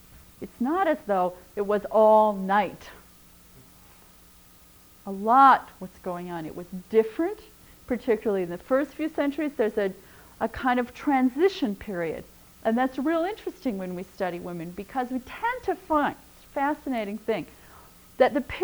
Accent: Midwest, United States; also born or lived in California; You probably also need to know that I grew up in the Midwest, but I've lived in California.

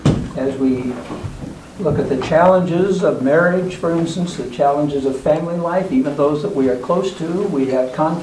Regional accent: Portland, Oregon, United States; And I'm from Portland, Oregon, and work half-time as a parish pastor

